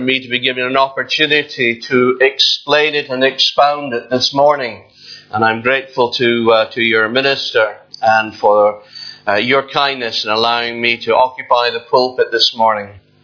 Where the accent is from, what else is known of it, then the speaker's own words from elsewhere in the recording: Edinburgh, Scotland, United Kingdom; what a pleasure it is to be back in my native town. I was born and raised in Edinburgh